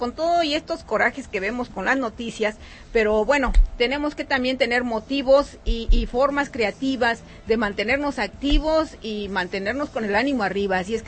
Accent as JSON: {"language": "Spanish", "country": "Mexico", "said": "y de ahí la importancia que como mexicanos, bueno, retomemos, nos informemos, nos organicemos"}